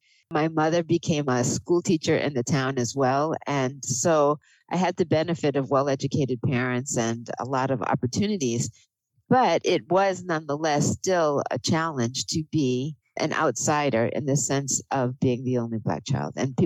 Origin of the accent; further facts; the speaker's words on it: Bridgewater, Massachusetts, United States; So when I look back on my experience growing up in Bridgewater, I think it was, generally speaking, a relatively positive experience.